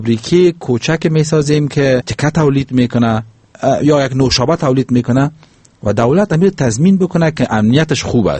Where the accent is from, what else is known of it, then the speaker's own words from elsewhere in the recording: Afghanistan; به عنوان یک افغان